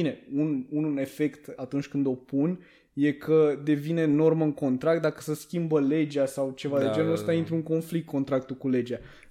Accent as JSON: {"language": "Romanian", "country": "Romania", "said": "noi suntem români, nu vine nimeni să te salveze, deci trebuie să te descurci"}